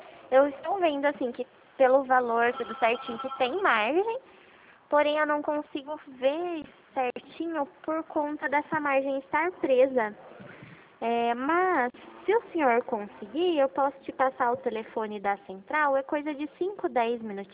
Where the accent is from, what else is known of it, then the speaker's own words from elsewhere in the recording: Itu, São Paulo, Brazil; Eu sou da cidade de Itu